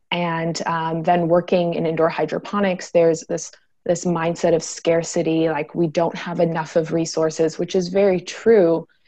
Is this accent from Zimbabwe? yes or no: yes; Zimbabwe; And it's also very nostalgic for me because I grew up in Zimbabwe and I remember having what seemed to me as a young kid as a large vegetable patch.